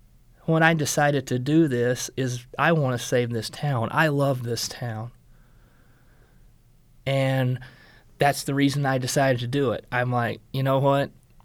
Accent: Macomb, United States; also born or lived in Seattle; Well, I'm originally from a small town. I've done my time in a major metropolitan area, so to speak. I came from Seattle. I did 8 years in Seattle. And I see some similarities to the area I grew up in Macomb, and some similarities to Seattle.

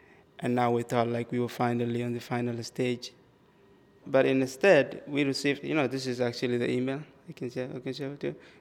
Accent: Somalia; also born or lived in Kenya; now in United States; I'm originally from Somalia. I was in refugee camp in Kenya for a while, for like a decade, you know, before we got here.

